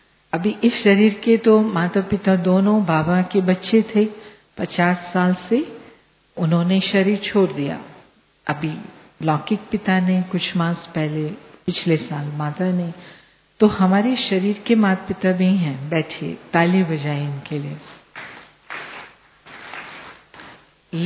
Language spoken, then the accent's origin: Hindi; India; मैं इंडिया से आई हूं